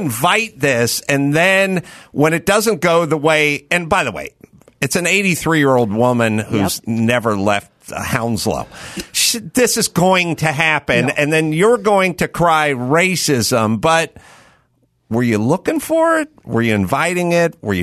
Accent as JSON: {"language": "English", "town": "North Hollywood", "region": "California", "country": "United States", "tie": "born there", "said": "I was born in North Hollywood."}